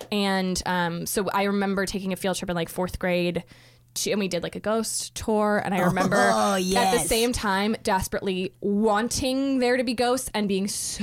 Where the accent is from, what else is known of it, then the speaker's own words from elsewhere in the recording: Florida, United States; that's a very weird thing about growing up in Florida is it's like everything's Florida.